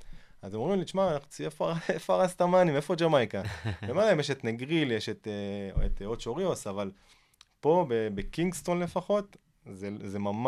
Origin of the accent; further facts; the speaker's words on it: Rishon LeZion, Central District, Israel; moved away as an adult; now in Kingston, Jamaica; אני במקור מראשון לציון, חולון, ראשון לציון. למדתי במכללת ספיר, עברתי לדרום. הייתי גר בסדרות משהו כמו 5 שנים. התחתנתי וטסתי באמת ל-relocation לקינגסטון.